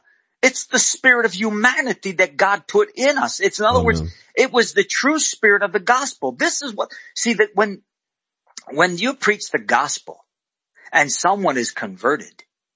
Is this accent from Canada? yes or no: no; United States; I actually, I'm an American and I love my country.